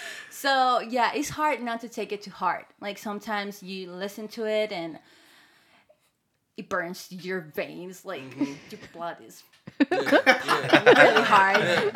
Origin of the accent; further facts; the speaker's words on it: Colombia; now in United States; no, it's just like I come from Colombia, so everybody makes that fun joke here in the United States of, oh